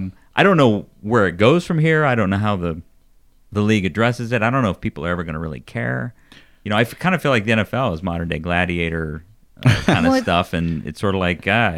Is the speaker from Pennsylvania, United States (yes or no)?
yes; Pittsburgh, Pennsylvania, United States; I remember growing up in the Pittsburgh area in the 70s, of course. We were big into football.